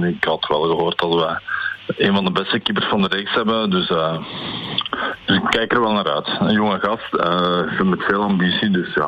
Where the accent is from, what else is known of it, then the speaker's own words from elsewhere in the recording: Bekkevoort, Flanders, Belgium; Ja, ik ben ook van Bekkenvoort, dus...